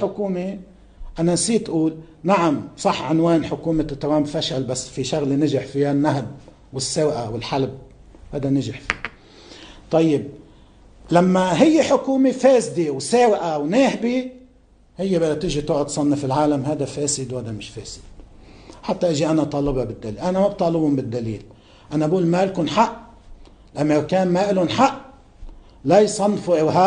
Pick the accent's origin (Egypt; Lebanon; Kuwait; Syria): Lebanon; لما نحن كلبنانيين نتضامن مع بعضنا ونرفض هذا